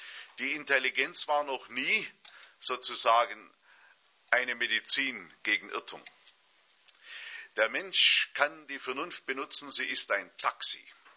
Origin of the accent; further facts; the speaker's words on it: Ulm, Baden-Württemberg, Germany; Man hat die Bombennächte erlebt. Ich weiß das als Kind noch, wie sich das in Ulm ereignet hat.